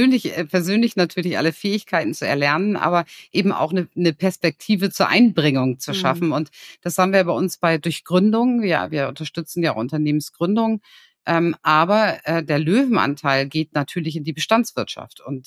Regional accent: Bremerhaven, Bremen, Germany; Also ich komme selber aus Bremerhaven

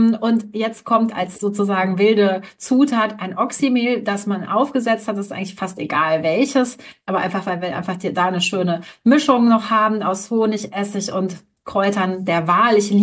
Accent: Rhineland, Germany; Ich bin ja auch Rheinländerin und brauche einfach dieses harte Brot.

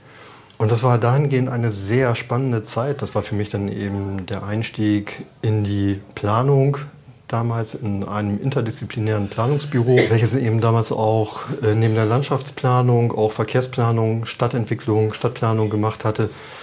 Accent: Rhineland, Germany; born there; now in Bremen, Germany; Gebürtig, das hört man aber aus der Stimme wahrscheinlich nicht raus, bin ich Rheinländer.

